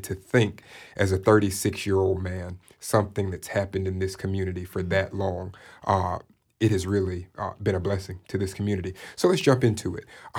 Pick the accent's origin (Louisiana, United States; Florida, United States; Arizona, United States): Florida, United States; Tallahassee; When I grew up in Tallahassee, and 25 years ago, I was 11.